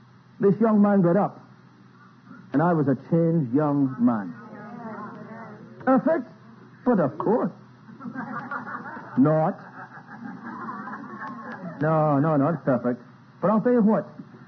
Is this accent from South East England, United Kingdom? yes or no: no; Scotland, United Kingdom; When I was a young boy, I was brought up in Scotland.